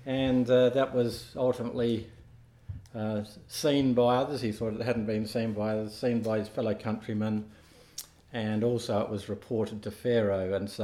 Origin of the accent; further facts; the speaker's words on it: Alice Springs, Northern Territory, Australia; I'm visiting here from Alice Springs, and I've been here a few times now